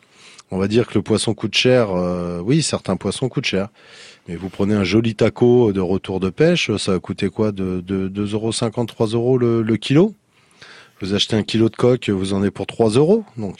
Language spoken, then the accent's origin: French; La Rochelle, Nouvelle-Aquitaine, France; est-ce que vous pouvez me citer 5 espèces de poissons qu'on a chez nous à La Rochelle?